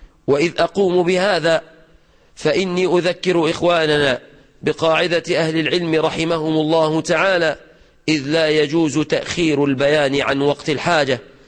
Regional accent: Egypt; في بلادنا مصر

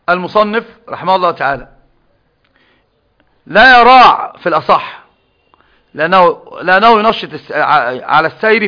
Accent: Egypt; اسمه قانون واسمه إيش عندنا في مصر يسمونه القانون صح

